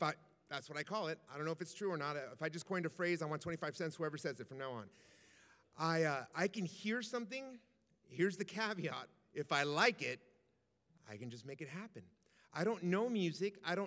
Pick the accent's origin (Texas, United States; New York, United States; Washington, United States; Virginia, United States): Texas, United States; San Antonio; I was raised in the Catholic faith like most of San Antonio, especially on the south side.